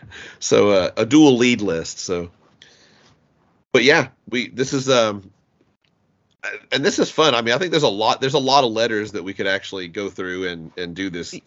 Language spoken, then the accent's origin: English; United States; Oh, well, I'm an American.